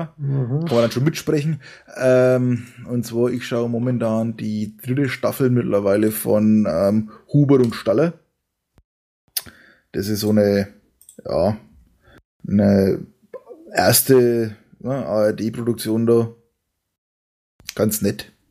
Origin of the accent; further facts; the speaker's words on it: Forchheim, Bavaria, Germany; ich komme ja aus dem Vorheimer Landkreis, das heißt, für mich ist halt Vorheim und Fränkische Schweiz interessant